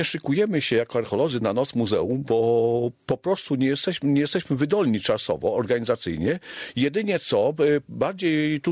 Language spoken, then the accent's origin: Polish; Wojcieszyce, Lubusz Voivodeship, Poland; w mojej wsi, nieodległa wieś Wojcieszyce od Gorzowa, 10 kilometrów